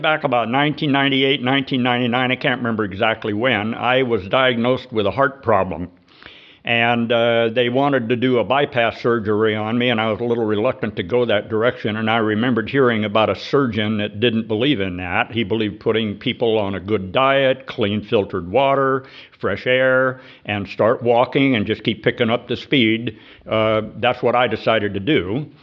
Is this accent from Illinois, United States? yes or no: no; Cupertino, California, United States; moved away as an adult; now in Brookings, United States; And my wife and I came from Cupertino about 30 years ago, and we moved to Brookings